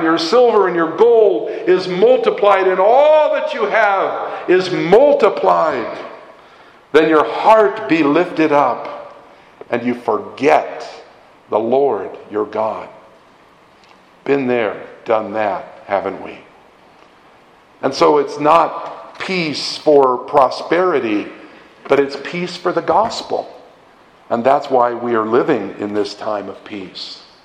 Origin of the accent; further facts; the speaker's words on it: United States; I'm an American.